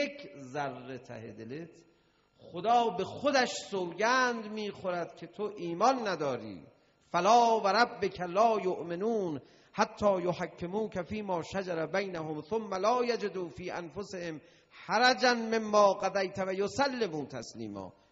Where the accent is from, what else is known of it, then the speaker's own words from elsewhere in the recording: Iran; حالا ما از ایران اومدیم